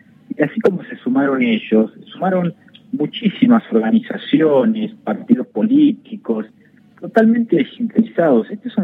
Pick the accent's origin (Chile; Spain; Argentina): Argentina; votaremos como argentinos.